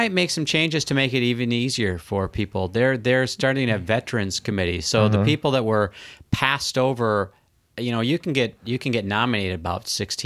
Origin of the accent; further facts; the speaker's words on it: Minnesota, United States; No, but born and raised in Minnesota, it was big there, so don't even get me started.